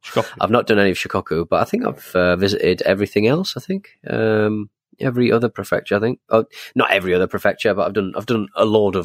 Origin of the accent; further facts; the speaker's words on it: Brantford, Ontario, Canada; and I'm from Brantford, Ontario, Canada.